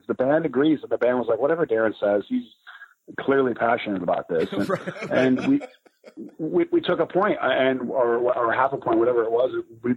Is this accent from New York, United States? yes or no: yes; Buffalo, New York, United States; I follow the Sabres in my hometown, Buffalo.